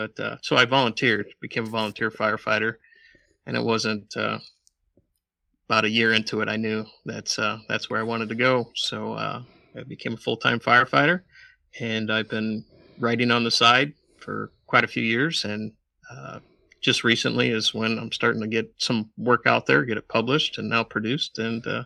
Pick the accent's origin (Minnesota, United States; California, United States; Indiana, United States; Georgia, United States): Indiana, United States; Michigan City; Born and raised in Michigan City. Went to a small Catholic high school there, Marquette.